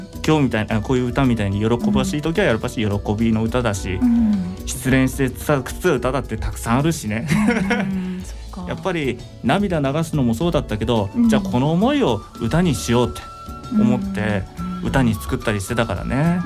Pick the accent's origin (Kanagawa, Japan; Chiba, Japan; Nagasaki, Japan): Chiba, Japan; Katori; 僕はね、千葉の出身なんですけれども、香取市っていうところ、